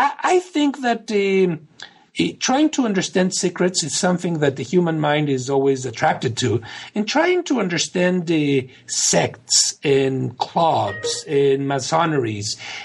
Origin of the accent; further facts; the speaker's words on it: Mexico; But when growing up in Mexico, I had many friends that would tell me that either they were crypto-Jews or were descendant of crypto-Jews